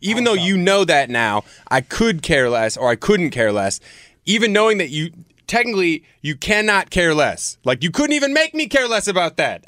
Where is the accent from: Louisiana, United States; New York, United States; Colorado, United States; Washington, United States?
Washington, United States; Seattle; My mom used to crush us on that one when we were kids because I grew up in Seattle, which is like the coffee snob capital of the world.